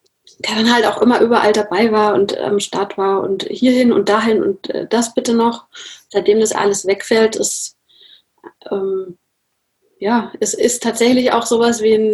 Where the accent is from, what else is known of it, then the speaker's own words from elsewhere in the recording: Nuremberg, Bavaria, Germany; Also ich komme aus Nürnberg.